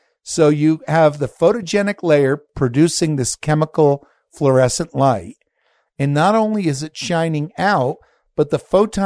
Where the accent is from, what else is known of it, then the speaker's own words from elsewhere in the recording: New Jersey, United States; in New Jersey, northern New Jersey.